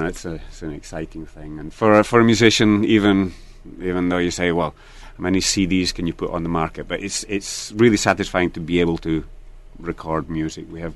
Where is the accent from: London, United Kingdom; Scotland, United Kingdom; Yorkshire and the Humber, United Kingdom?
Scotland, United Kingdom; Glasgow; born there; I was born in Glasgow.